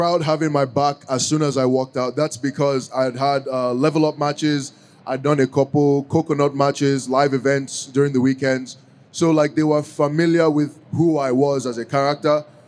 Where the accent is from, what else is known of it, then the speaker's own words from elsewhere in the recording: Nigeria; the reason why we're authentically Nigerian is because we are Nigerian.